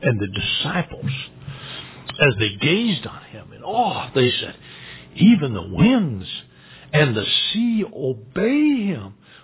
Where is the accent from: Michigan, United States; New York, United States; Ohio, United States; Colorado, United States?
Michigan, United States; Flint; When I was growing up in Michigan, Flint, Michigan, it always went through the trailer parks.